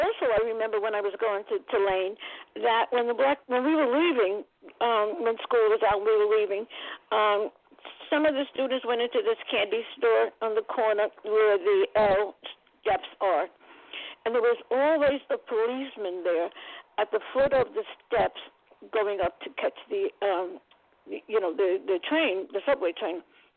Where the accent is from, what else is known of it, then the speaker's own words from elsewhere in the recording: Brooklyn, New York, United States; I grew up in Ocean Hill in Brooklyn, and I never had a black teacher from first grade through high school